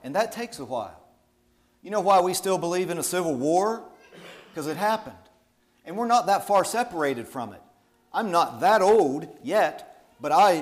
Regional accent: Moundsville, West Virginia, United States; When I grew up here in Moundsville, my dad was a pretty smart fella.

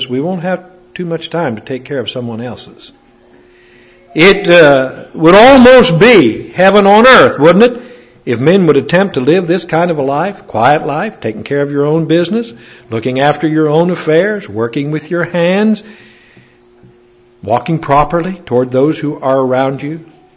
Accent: Chester, West Virginia, United States; a man up in my hometown in Chester, West Virginia.

